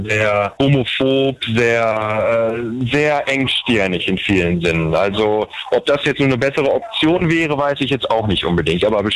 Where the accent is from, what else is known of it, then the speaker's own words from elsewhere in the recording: Germany; now in United States; Ich habe in Deutschland bin ich sehr auf Rock und Altrock groß geworden.